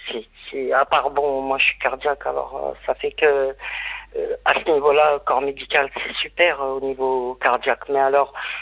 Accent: Corsica, France; born there; Moi, je suis français, né en Corse, alors ça passe pas.

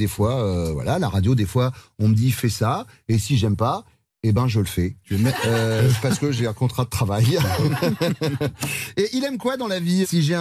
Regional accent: Nouvelle-Aquitaine, France; Moi, j'ai grandi en Charente-Maritime.

